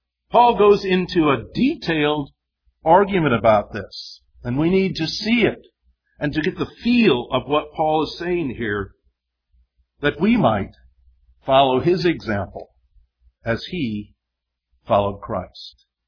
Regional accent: Midwest, United States; I was raised in the Midwest. We eat cows. We eat pigs and chickens and things like that.

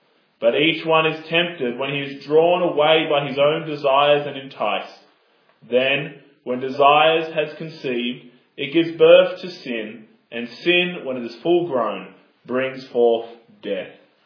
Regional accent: Australia; And it was a surprise to me as an Australian to be able to stand there and go, I can see another country.

